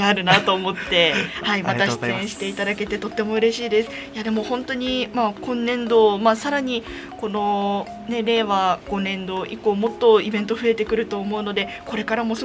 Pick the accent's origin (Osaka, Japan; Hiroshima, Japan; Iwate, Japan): Iwate, Japan; Ichinohe; 私も実は一戸出身で、はい、二戸には何度も来てるんですけど